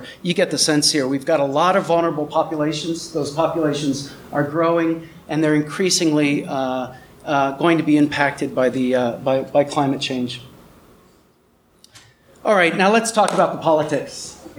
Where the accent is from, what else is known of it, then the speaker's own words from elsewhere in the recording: Burlington, Vermont, United States; including my hometown of Burlington, Vermont.